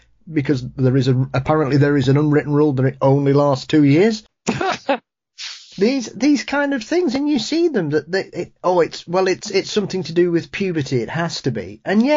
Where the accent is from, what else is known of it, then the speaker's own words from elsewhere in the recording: Yorkshire and the Humber, United Kingdom; being a Yorkshireman, Travis, the Black Monk of Pontefract.